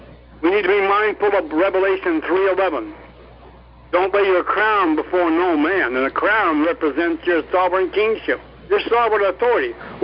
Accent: Phoenix, Arizona, United States; now in Virginia, United States; Right now, I'm on the East Coast. I'm in Virginia. I was born and raised in Arizona, Phoenix.

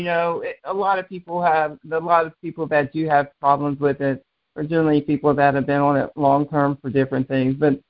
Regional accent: Florida, United States; I'm from Florida.

